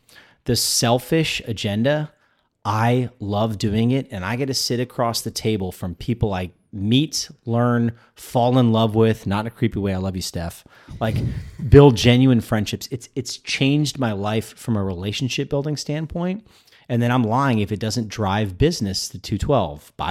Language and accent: English; Florida, United States; I grew up in South Florida. Yeah. I have no desire to live in South Florida.